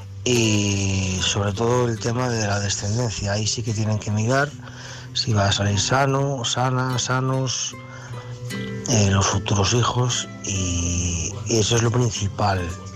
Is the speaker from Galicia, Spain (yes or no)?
yes; Galicia, Spain; soy de Galicia.